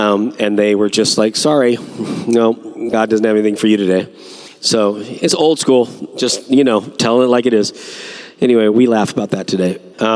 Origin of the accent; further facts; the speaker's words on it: California, United States; I am from Southern California. I was raised with the hippies.